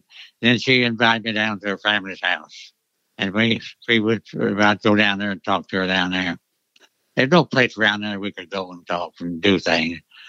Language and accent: English; New Albany, Mississippi, United States; now in France; Originally, I'm from New Albany, Mississippi.